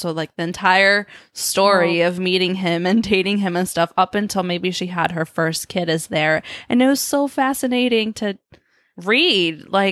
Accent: Argentina; When I was, I don't know, maybe like 5-6 years ago, I'm from Argentina. So I went back to Argentina

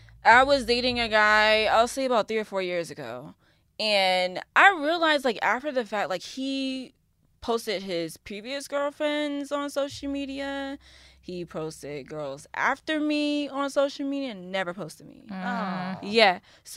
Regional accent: Jacksonville, Florida, United States; being that I am from Jacksonville, like, I'm usually, like, I still got, like, a sore thumb.

